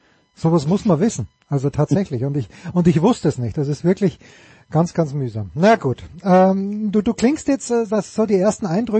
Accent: Austria; ich bin Österreicher.

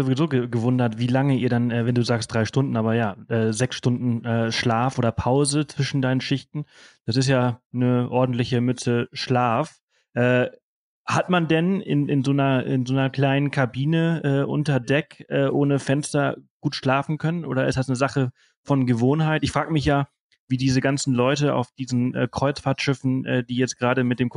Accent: Balearic Islands, Spain; ich komme aus Mallorca

